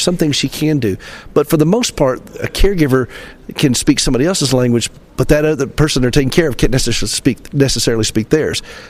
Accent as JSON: {"language": "English", "town": "Nashville", "region": "Tennessee", "country": "United States", "said": "You know, we got that in the South. I'm from Nashville. I don't know if you can tell if I'm from the South here."}